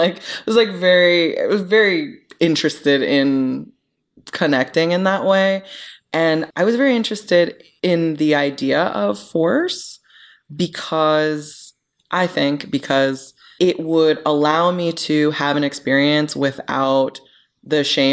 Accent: Seattle, Washington, United States; also born or lived in Germany / Hawaii / San Diego; I was born in Germany. Both my parents were in the military. So I lived in Hawaii, San Diego, Seattle.

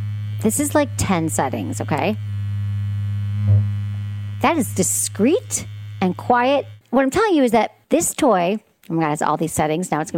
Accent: Michigan, United States; I grew up in Michigan, and there was this one off the highway.

